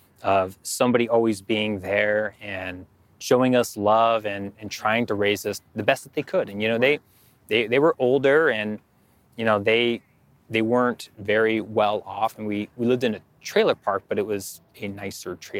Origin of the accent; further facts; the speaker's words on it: Pueblo, Colorado, United States; Mine is, I'm from Pueblo, Colorado. It's a smaller town, about 100,000 people. My father is a Persian immigrant.